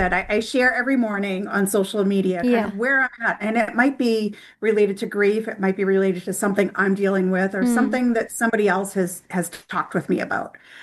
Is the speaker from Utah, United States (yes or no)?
no; Boston, Massachusetts, United States; Like, we grew up in Boston and my brother loved the city.